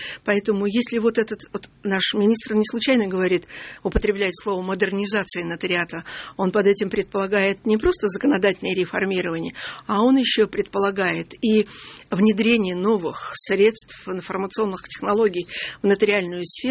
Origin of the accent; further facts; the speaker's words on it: Saint Petersburg, Russia; Я еще вот я из Петербурга сама.